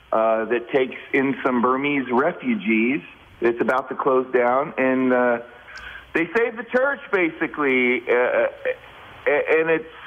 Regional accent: West Virginia, United States; the creators of the show liked the fact that I was from West Virginia.

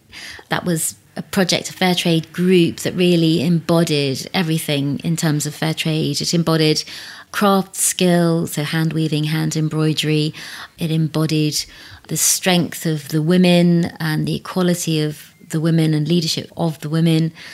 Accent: South East England, United Kingdom; growing up in Berkshire, there were only two families that were of colour.

